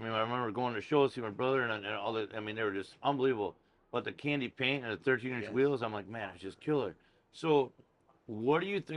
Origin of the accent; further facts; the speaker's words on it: Milwaukee, Wisconsin, United States; I told you, like, we're from Milwaukee, Wisconsin.